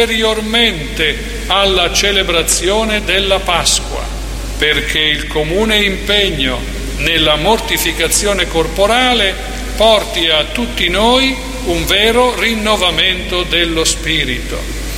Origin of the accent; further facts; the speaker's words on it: Camerino, Marche, Italy; born there; i cappuccini sono nati a Camerino, dove sono nato anch'io